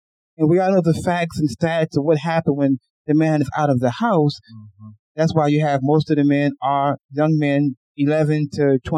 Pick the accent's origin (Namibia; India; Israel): Israel; also born or lived in United States; I was raised in a country predominantly white folks, specifically Jews. I was raised in Israel. And I left America when the community was still community.